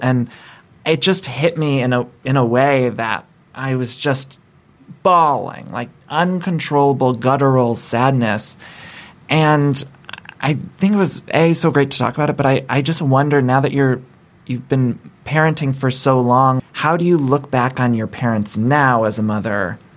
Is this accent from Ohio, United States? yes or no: yes; Ohio, United States; So I came from Ohio. My family's all in Ohio.